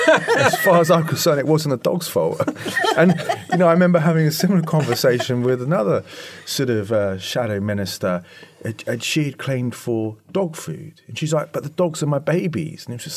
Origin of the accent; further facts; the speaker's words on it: United Kingdom; I do think, as a nation, being very British, we're not straight talking.